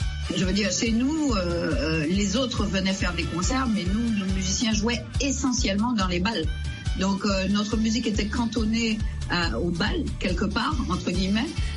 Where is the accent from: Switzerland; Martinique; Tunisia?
Martinique; born there; Exactement, je suis né en Martinique, voilà.